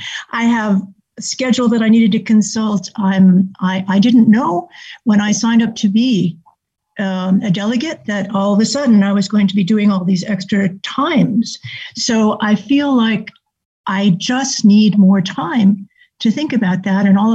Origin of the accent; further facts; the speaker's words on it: Massachusetts, United States; from Central Massachusetts